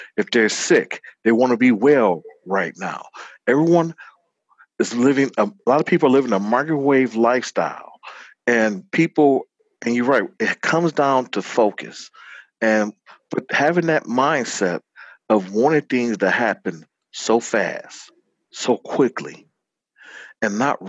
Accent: Detroit, Michigan, United States; I am a product of Detroit, Michigan.

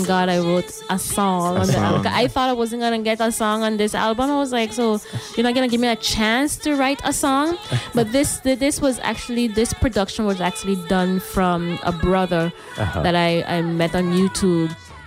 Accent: French Quarter, St. Martin; I am from Saint Martin and from French Quarter

